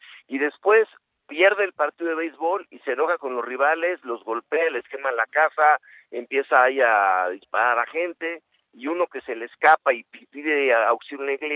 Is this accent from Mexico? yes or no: yes; Mexico; Somos más los mexicanos buenos que queremos que el país avance